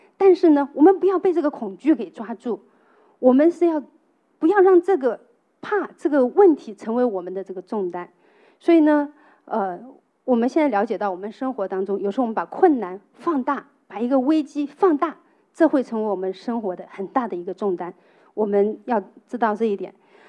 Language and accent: Chinese; China; 我们中国人里面有一句话叫做"能者多劳"